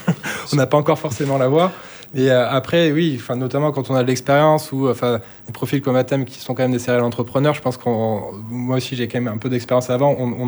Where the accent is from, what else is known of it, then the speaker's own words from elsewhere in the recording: France; Donc, en fait, systématiquement, on a toujours ce réflexe quand on est français d'être un peu trop ingénieur, de penser produit avant d'aller au marché.